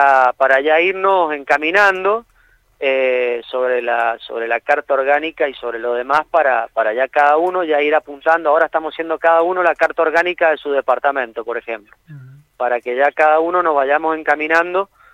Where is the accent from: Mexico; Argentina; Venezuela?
Argentina; Jocolí, Mendoza; lo vengo viendo desde chico, desde que viví en Jocolí, que uno siempre va a Mendoza y le dicen, ¿de dónde venís?